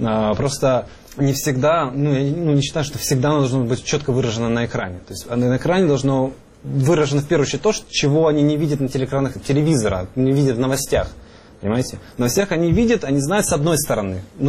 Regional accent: Crimea, Ukraine; я ж не пишу там на каждой заявке, типа, я крымский татарин, а это украинское кино крымско-татарского там походжения

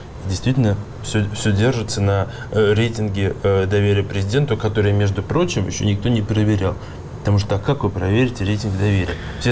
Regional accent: Saint Petersburg, Russia; Я из Петербурга, да?

